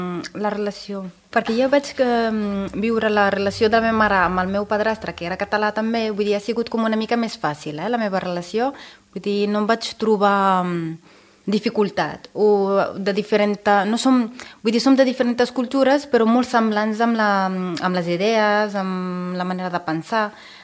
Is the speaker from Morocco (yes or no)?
yes; Casablanca, Casablanca-Settat, Morocco; now in Sant Celoni, Spain; Soc del Marroc, d'origen berber, vull dir, soc del sud del Marroc, però he nascut a Casablanca. I he crescut a Casablanca, també.